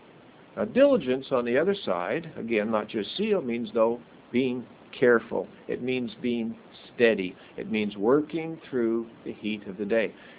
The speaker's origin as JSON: {"language": "English", "town": "Medford", "region": "Oregon", "country": "United States", "tie": "born or raised there", "said": "I grew up in Medford, Oregon, at least from the fifth grade on. And my memory of Medford, Oregon, in part, is berry, wild berry vines and big piles and clumps in the empty fields."}